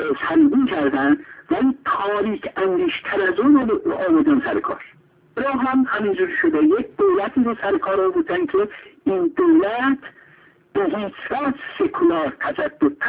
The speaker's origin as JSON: {"language": "Persian", "country": "Iran", "said": "نه به خاطر اینکه مثلا ما ایرانی هستیم و ناسیونالیسم"}